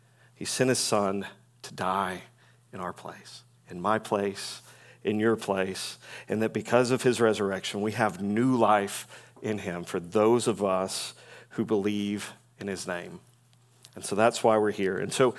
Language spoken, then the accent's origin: English; Louisville, Kentucky, United States; We grew up in Louisville, Kentucky.